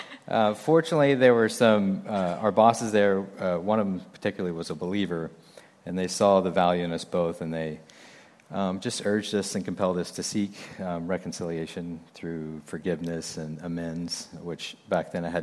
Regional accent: Oklahoma City, Oklahoma, United States; I'm from Oklahoma, the Oklahoma City area

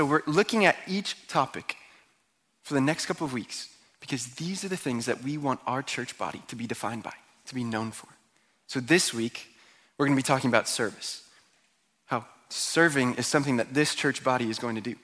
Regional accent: Connecticut, United States; The one restaurant that I heard the most about while I grew up in Connecticut

